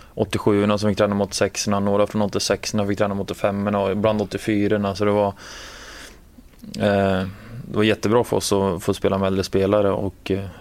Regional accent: Gävle, Gävleborg County, Sweden; men hemma i Gävle när det var minus 15-20 grader.

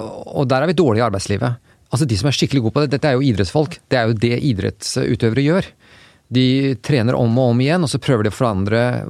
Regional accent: Oslo, Norway; Jeg vokste jo opp her i Oslo. Besserud gikk på voksen skole. Og så Hovseter, og så Katta. Og drev med friidrett i Tyrving.

